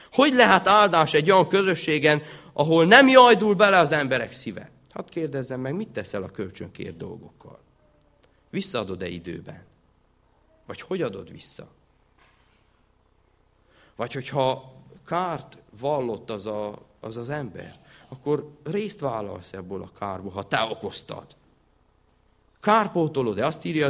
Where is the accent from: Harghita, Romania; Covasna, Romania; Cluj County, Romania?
Covasna, Romania; Sfântu Gheorghe; Sepsiszentgyőrről, ahonnan én származom